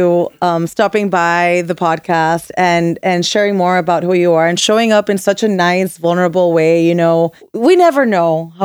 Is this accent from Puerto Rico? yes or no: yes; Puerto Rico; I'm Puertorriqueña from Puerto Rico